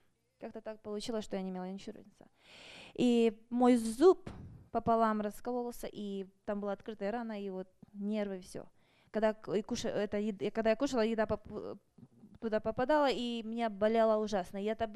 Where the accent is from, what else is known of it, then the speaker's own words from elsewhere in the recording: Ukraine; now in United States; мне очень страдала еще там, где я с Украины, я очень страдала аллергией